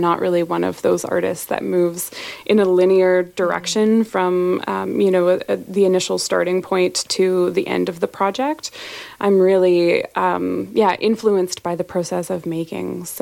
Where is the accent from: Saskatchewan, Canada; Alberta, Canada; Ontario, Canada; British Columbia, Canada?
Alberta, Canada; Calgary; now in Nova Scotia, Canada; So I'm from Calgary, as you mentioned. I think, you know, being distanced and being in Nova Scotia has really come to teach me how much I love the Rocky Mountains of Alberta.